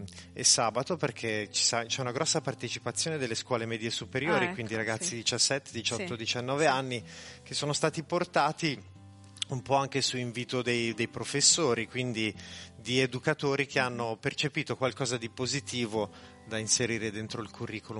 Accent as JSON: {"language": "Italian", "town": "Milan", "region": "Lombardy", "country": "Italy", "said": "e io sono milanese pentito"}